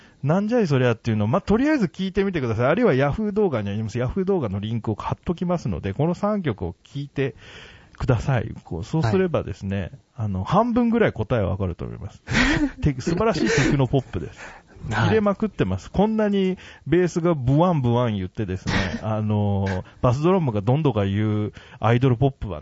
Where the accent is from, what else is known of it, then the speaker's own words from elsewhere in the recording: Hiroshima, Japan; 僕広島の出身ですから